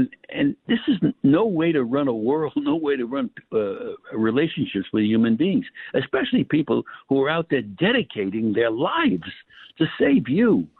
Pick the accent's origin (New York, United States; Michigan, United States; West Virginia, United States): New York, United States; Brooklyn; now in New York City, United States; Listen, I'm a New Yorker. I was born in Brooklyn, and I've lived in New York City since I'm 19 years old. For many and many a years, spent my whole life there.